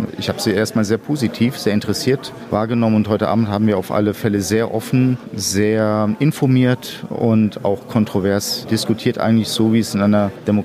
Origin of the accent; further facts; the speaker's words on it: Mainz, Rhineland-Palatinate, Germany; ich komme aus Mainz